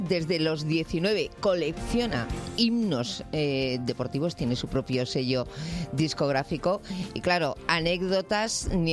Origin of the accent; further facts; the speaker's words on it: Bilbao, Basque Country, Spain; Yo que soy de Bilbao